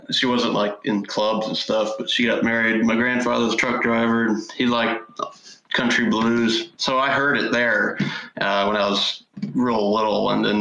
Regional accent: Norman, Oklahoma, United States; It was Cleveland County was the area I grew up in. Noble and Norman.

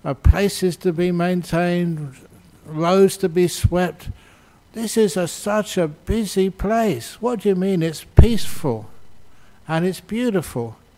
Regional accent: Perth, Western Australia, Australia; "Oh, I am from Australia." "Oh, what city in Australia?" said this Vietnamese monk. "Oh, I'm from Perth."

